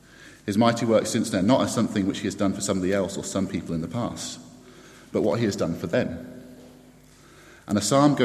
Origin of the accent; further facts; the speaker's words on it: England, United Kingdom; So I'm English